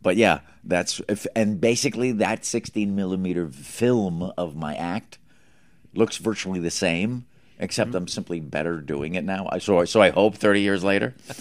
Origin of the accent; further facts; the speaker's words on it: New Jersey, United States; Growing up on the East Coast, I'm from New Jersey originally.